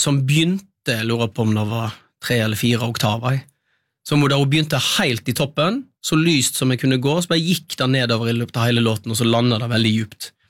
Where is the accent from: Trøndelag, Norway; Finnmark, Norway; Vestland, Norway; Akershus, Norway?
Vestland, Norway; Øystese; accent: Øystese dialect; de synger på min dialekt. For jeg har lest inn all teksten til koret, og til solisterne, og da har jo de lært seg. Så de synger på Øystese-dialekt.